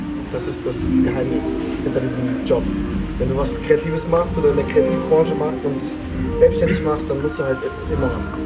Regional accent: Berlin, Germany; Ja, ich komme aus dem Ghetto, aus Neukölln, da waren ständig Ratten.

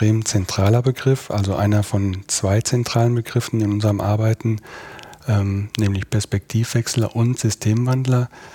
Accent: North Rhine-Westphalia, Germany; ich bin aufgewachsen, nicht allzu weit von hier im Sauerland, pendel quasi jeden Morgen circa 15 Minuten von meinem Heimatort hier ins Büro und bin aufgrund meiner Vergangenheit, meiner Jugend sehr verwurzelt mit dem Ort.

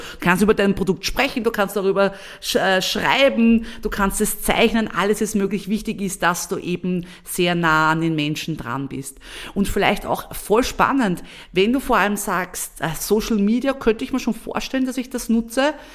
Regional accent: Vienna, Austria; ich liebe ja als Wienerin das Riesenrad

